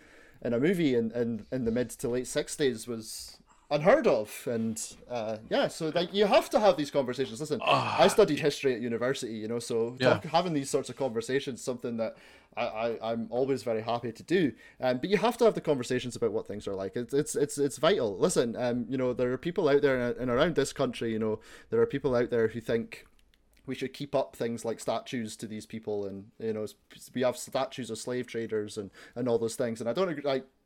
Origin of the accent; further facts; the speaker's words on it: Scotland, United Kingdom; So like, as a Scotsman, I'm pretty used to being portrayed in the media in a certain way, and to Scottish people being portrayed in the medi